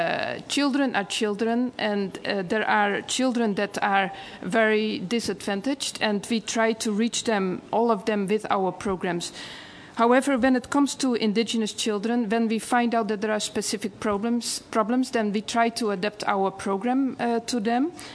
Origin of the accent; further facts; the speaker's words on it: Republic of the Congo; from Congo Brazzaville.